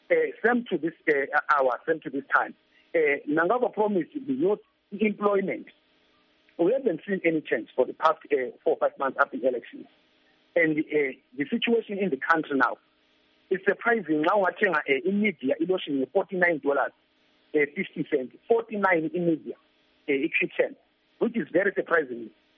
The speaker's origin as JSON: {"language": "English", "country": "South Africa", "said": "Let's try for our country. Let's stand up as young people and fight for our country."}